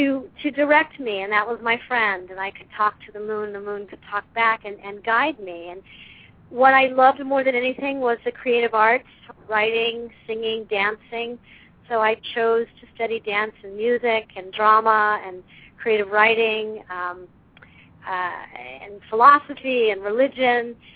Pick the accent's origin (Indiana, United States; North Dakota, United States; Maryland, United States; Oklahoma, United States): Maryland, United States; Well, I grew up in Maryland, and the thing I wanted more than anything in the world was to be normal.